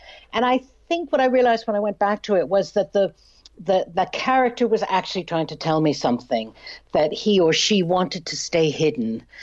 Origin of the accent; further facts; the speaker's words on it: Massachusetts, United States; Well, I grew up just outside of Boston